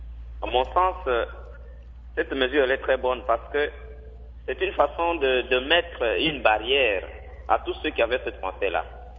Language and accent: French; Kasaï-Central, DR Congo; j'ai un exemple patent qui se passe ici chez nous au Kassai Central